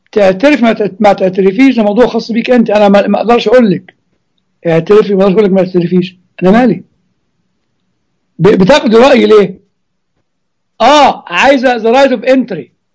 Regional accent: Egypt; يعني في مشكله كبيره يا اخوه في الوعي الغربي، وربما عندنا في مصر كمان

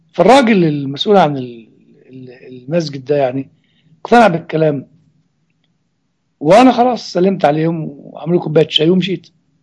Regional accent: Upper Egypt, Egypt; عندنا في الصعيد يقول لك إيه؟

